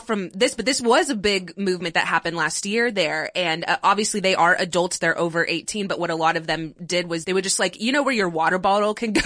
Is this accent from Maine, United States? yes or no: no; Frisco, Texas, United States; I grew up in Texas. I went to Frisco High School.